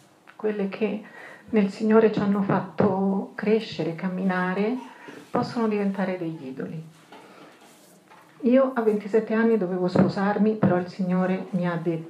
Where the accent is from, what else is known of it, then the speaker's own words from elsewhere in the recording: Milan, Lombardy, Italy; vengo da Milano